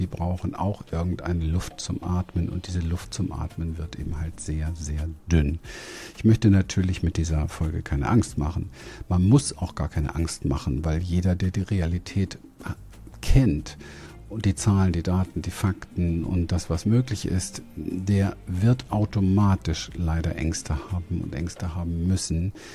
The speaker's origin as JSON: {"language": "German", "region": "Berlin", "country": "Germany", "tie": "born or raised there", "said": "Ich bin ja in sehr armen Verhältnissen groß geworden in Berlin. Ich bin ein Berliner Hinterhofskind."}